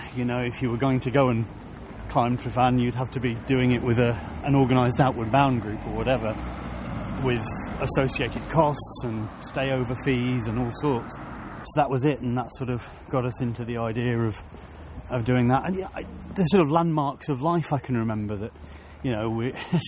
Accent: North West England, United Kingdom; I did most of my growing up in Cheshire.

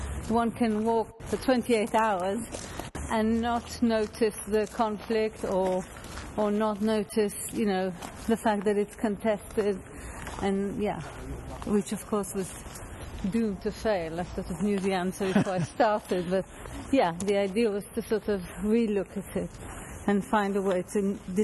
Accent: Jerusalem, Jerusalem District, Israel; I grew up in Jerusalem, and that mixture always fascinated me.

